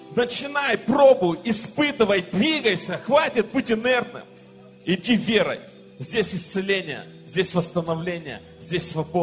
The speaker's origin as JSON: {"language": "Russian", "region": "Urals", "country": "Russia", "said": "А вы знаете, то, откуда мы приехали, это с Урала."}